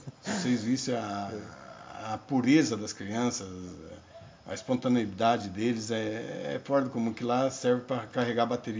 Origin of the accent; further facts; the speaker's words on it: Santo Antônio da Platina, Paraná, Brazil; Não é só na minha terra natal, que é Santo Antônio da Platina, né?